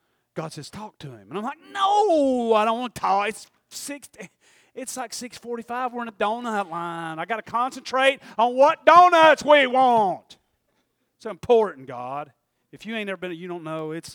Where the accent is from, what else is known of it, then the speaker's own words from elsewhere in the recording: Tennessee, United States; He goes, where are you from? I'm from Tennessee.